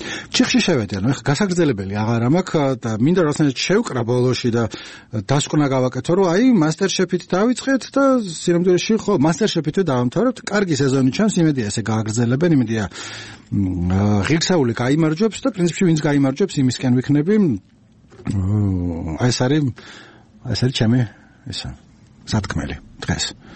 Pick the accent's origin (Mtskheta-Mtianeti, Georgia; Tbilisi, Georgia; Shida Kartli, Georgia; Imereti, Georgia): Imereti, Georgia; მე ფიქრობ ხოლმე მაგას და მე რამე იმერელი ვარ